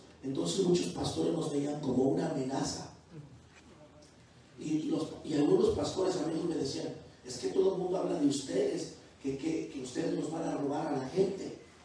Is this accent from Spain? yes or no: no; Mexico City, Mexico; nosotros que venimos del centro de la Ciudad de México